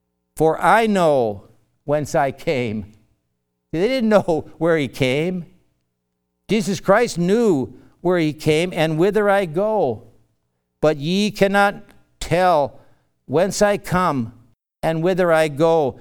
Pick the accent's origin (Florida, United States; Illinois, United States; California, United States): Illinois, United States; Chicago; born there; I was told that I was born on Whipple Street in Chicago.